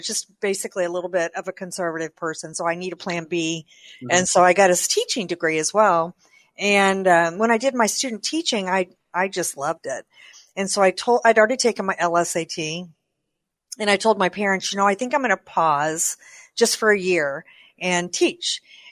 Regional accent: Kansas City, United States; I went to school. I'm from Kansas City.

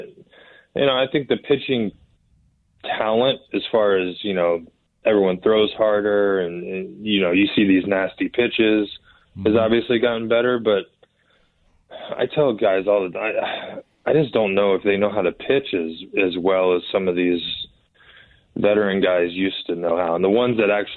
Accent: Virginia Beach, Virginia, United States; Yeah, so, I mean, growing up in Virginia Beach, I had two guys.

